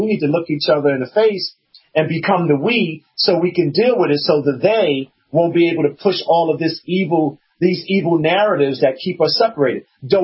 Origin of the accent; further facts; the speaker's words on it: United States; just because I'm Black American